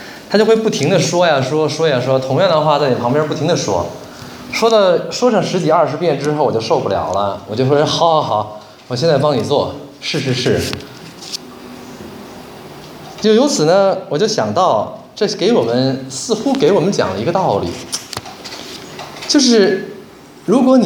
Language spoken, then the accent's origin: Chinese; Beijing, China; 就是用我们北京话说，就是磨叽